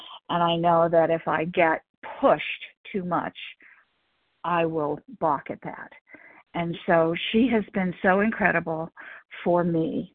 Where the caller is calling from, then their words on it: New Mexico, United States; Oh, I'm sorry, from New Mexico.